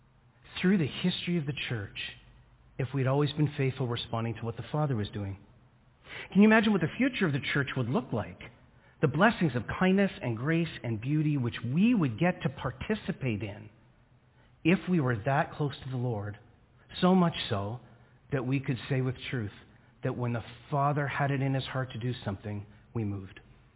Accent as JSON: {"language": "English", "town": "Scarborough", "region": "Ontario", "country": "Canada", "tie": "born or raised there", "said": "I grew up in Scarborough, and so it just was not part of my day-to-day life to run into First Nations people or any of the questions around that."}